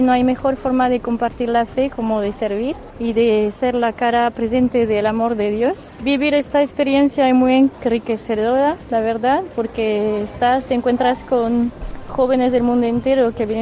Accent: Marseille, Provence-Alpes-Côte d'Azur, France; now in Burgos, Spain; soy francesa de Marsella y llevo 15 años en Burgos.

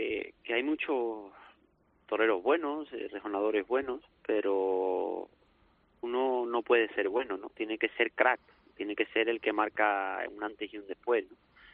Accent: Seville, Andalusia, Spain; Yo soy de Sevilla

